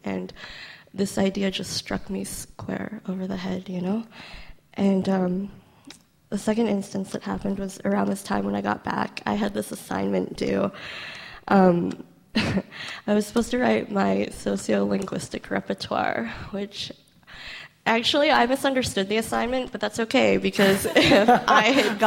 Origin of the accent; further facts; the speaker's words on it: Portland, Oregon, United States; So I'm from the Portland, Oregon area of the States, where I grew up with two parents and one sister. I was raised in a Christian home